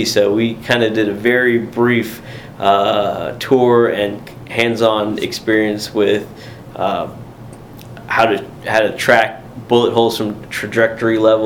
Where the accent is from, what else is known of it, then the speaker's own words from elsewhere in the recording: Charlotte, North Carolina, United States; Which I'm born and raised in Charlotte. And I've been here for a very long time.